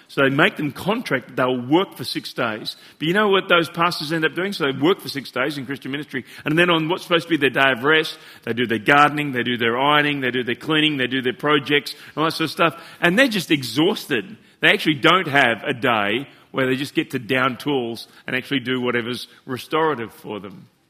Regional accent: Australia; I'm Australian

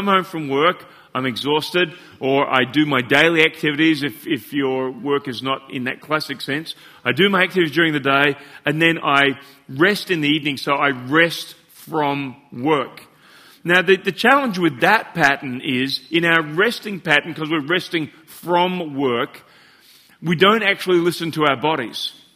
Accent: Australia; I'm Australian

